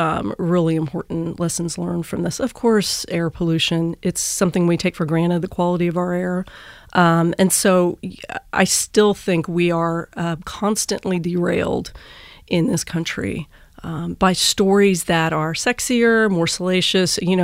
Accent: Texas, United States; I'm from Texas, and we have certainly our share of wildfires.

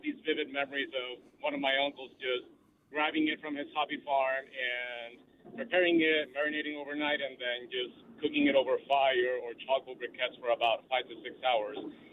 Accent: Puerto Rico; I am from Puerto Rico originally

